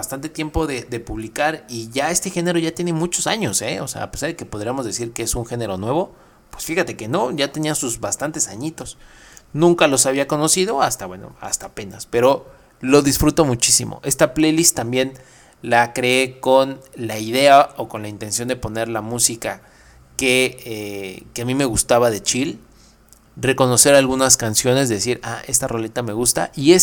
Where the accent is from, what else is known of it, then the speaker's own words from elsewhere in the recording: Mexico City, Mexico; Yo soy de la Ciudad de México, de Iztapalapa, y pues tú sabes … con Iztapalapa para el mundo, y pues es así, yo también, de Iztapalapa para el mundo.